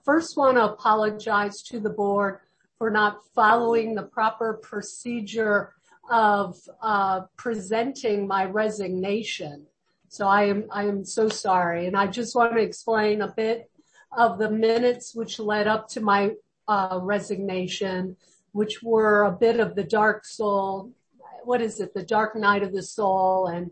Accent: Michigan, United States; I'm Native American, my tribe. I'm a tribal member of the Sault Ste. Marie, Michigan Ojibwe tribe.

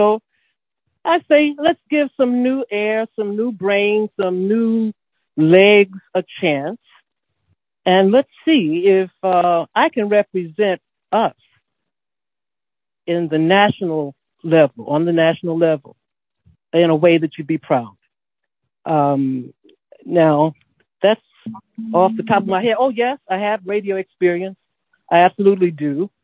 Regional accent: Mississippi, United States; born there; I come from Mississippi by birth

